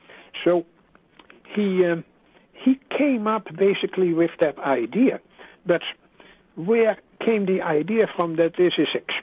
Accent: Netherlands; I'm from Holland, so I always feel close to him.

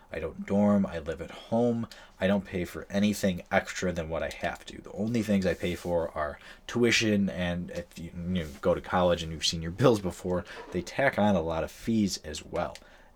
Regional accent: New York, United States; I'm from New York.

